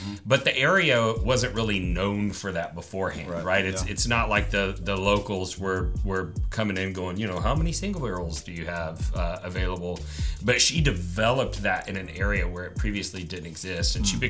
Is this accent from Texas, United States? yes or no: yes; Texas, United States; but it's only because I'm a redneck from Texas